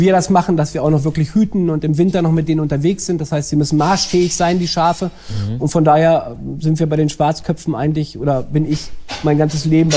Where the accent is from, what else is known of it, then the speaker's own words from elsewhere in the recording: Lower Saxony, Germany; Und ursprünglich kam ich aus dem Landkreis Gifhorn